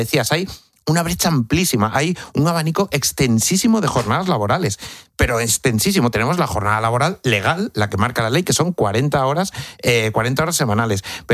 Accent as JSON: {"language": "Spanish", "region": "Extremadura", "country": "Spain", "said": "yo que soy de pueblo, de Cáceres"}